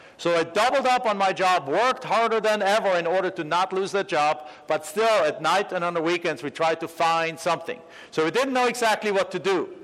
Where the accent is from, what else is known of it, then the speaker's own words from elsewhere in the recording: Germany; now in United States; We're both immigrants to the United States. I'm from Germany originally.